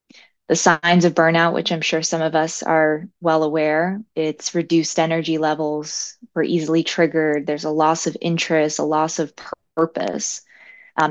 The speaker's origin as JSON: {"language": "English", "town": "Miami", "region": "Florida", "country": "United States", "lives_now": "New Jersey, United States", "said": "So I'm originally from Miami, Florida. My family is Cuban Brazilian by background. I today live in New Jersey."}